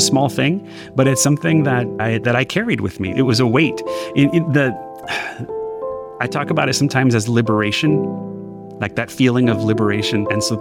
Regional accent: Los Angeles, California, United States; I was born and raised in Los Angeles from a Mexican mother and a Salvadoran father who met in the United States, actually.

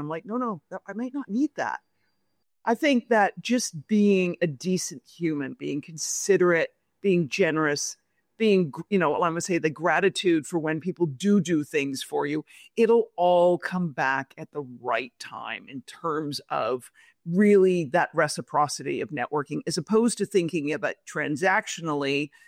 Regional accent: New York, United States; or just me being New Yorker telling her, I think it's all a bunch of crap.

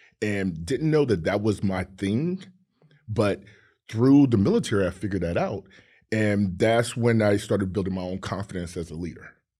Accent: Hampton, Virginia, United States; I'm from Hampton, Virginia. And for those of you who know the Tidewater area, that's the center of the universe. And that's what I like to say. As growing up there, I didn't even realize it was a military community.

